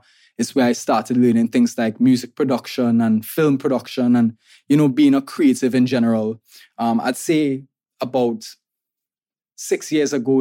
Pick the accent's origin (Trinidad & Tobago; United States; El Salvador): Trinidad & Tobago; I'm an artist from Trinidad and Tobago